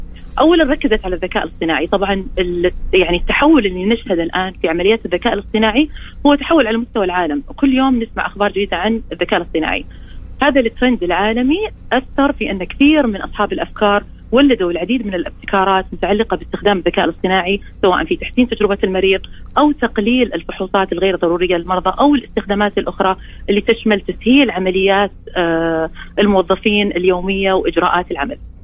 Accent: Saudi Arabia; الممكنات احنا عندنا في المملكة العربية السعودية عندنا رؤية داعمة للابتكار

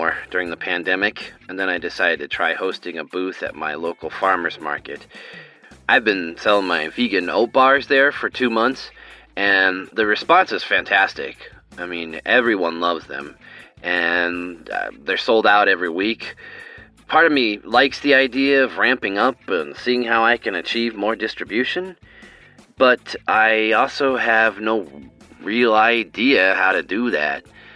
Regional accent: Iowa City, Iowa, United States; I'm from Iowa City, and I've been listening to the show for a couple of years now.

